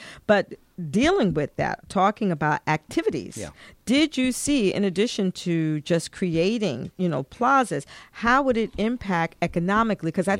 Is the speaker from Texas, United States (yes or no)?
no; Bronx, New York, United States; I was born and raised in the Bronx.